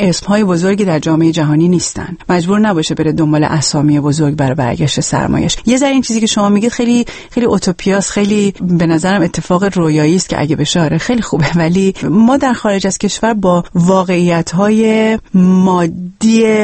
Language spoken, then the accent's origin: Persian; Iran; moved away as an adult; سال اولی هم که از ایران اومدم بیرون